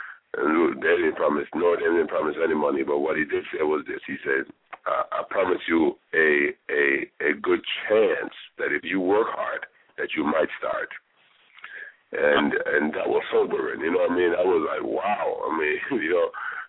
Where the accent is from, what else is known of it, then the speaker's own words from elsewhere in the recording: Jamaica; you know, I'm from Jamaica